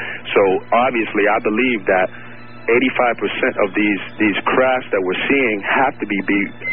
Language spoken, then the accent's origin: English; Macon, Georgia, United States; I'm from Macon, and I'm calling in regards to one of your shows.